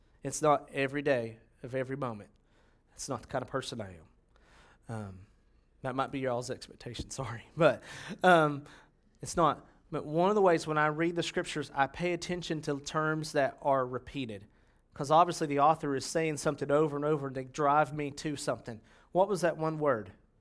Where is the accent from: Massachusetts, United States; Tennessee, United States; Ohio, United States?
Tennessee, United States; Knoxville; I get so much identity from them because I grew up in Knoxville, and I love that ugly, gaudy color of orange.